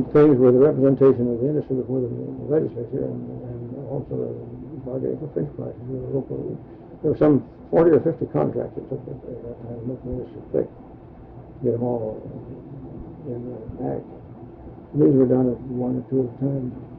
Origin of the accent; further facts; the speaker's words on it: Washington, United States; Part of the time in Seattle, part of the time over East Washington. We came from East Washington.